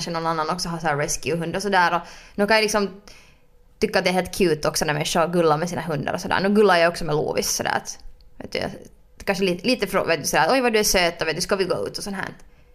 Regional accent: Finland; jag är ju sen finlandssvensk.

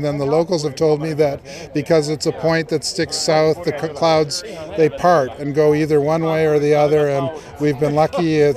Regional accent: Canada; I'm Canadian, but I'm sailing an American boat here

